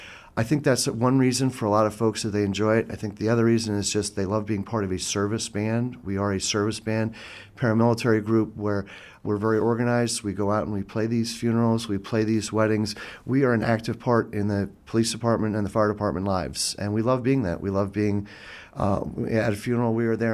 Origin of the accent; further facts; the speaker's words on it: New York, United States; I wasn't enjoying it, and I grew up right outside of New York, and I saw a pipe band one day